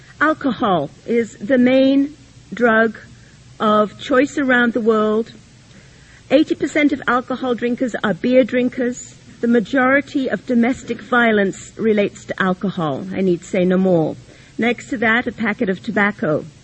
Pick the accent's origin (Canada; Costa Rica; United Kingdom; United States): Canada; as a Canadian, I'm concerned that our country